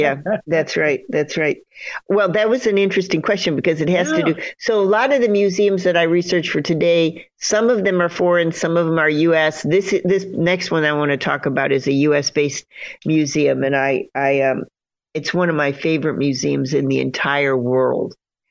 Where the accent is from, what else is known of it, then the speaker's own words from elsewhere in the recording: Chicago, Illinois, United States; you get a picture of like the museum I grew up with in Chicago